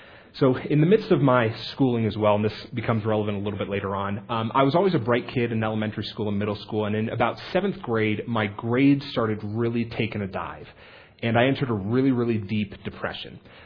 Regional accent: Massachusetts, United States; also born or lived in Los Angeles; I'm actually from Los Angeles originally, was raised in Western Massachusetts.

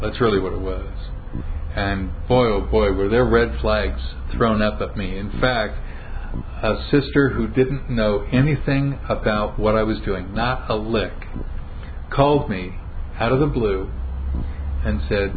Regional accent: United States; And as an American, I still hear the word scheme, meaning a trick

